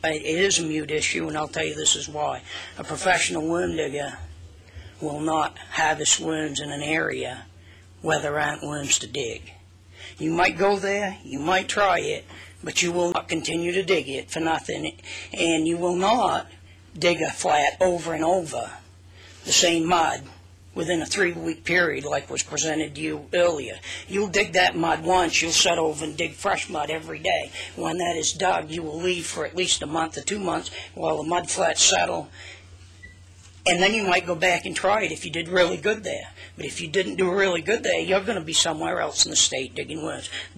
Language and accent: English; Birch Harbor, Maine, United States; I'm from Birch Harbor, Maine, the other side of Bar Harbor, Frenchman's Bay, all of that.